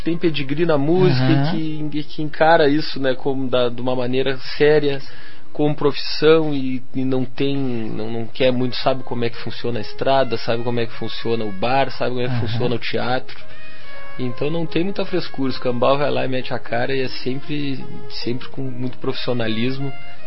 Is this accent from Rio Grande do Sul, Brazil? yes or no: yes; Rio Grande, Rio Grande do Sul, Brazil; now in Curitiba, Brazil; Eu sou natural da cidade do Rio Grande, Rio Grande do Sul, mas já estou em Curitiba, vai fazer 21 anos.